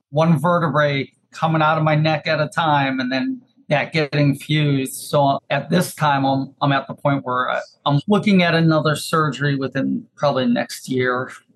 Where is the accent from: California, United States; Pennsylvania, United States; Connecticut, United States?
Connecticut, United States; Windsor; I grew up in New England in Windsor, Connecticut.